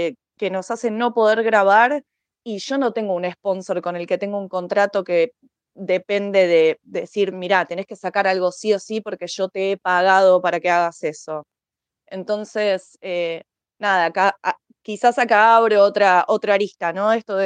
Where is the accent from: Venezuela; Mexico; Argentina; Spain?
Argentina; Yo soy de Argentina.